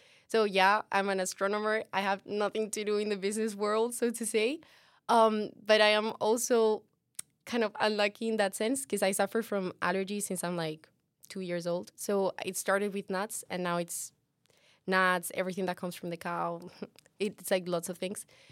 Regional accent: Spain; also born or lived in Cádiz / Sevilla / Madrid; now in Maastricht, Netherlands; I'm from Spain. I was born in Cádiz, which is like very, very south. But actually, I grew up like in between Sevilla, Madrid, all over the place in Spain. And then I moved out and went to Italy, Denmark. And I ended up in Maastricht

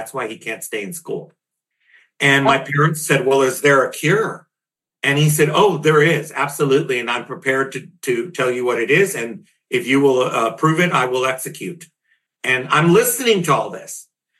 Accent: Harlingen, Texas, United States; Came back to the Rio Grande Valley down on the frontera where I grew up in Harlingen, Texas, and right along the Mexican border.

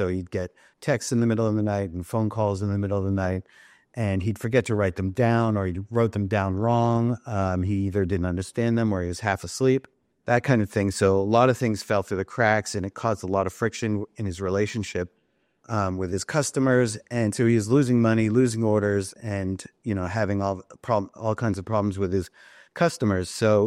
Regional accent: Philadelphia, Pennsylvania, United States; also born or lived in San Francisco, United States; Yeah, that's right. And I grew up on the East Coast as well.

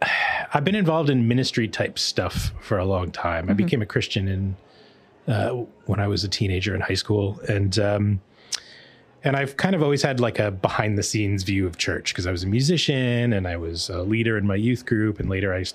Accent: United States; I'm from the States.

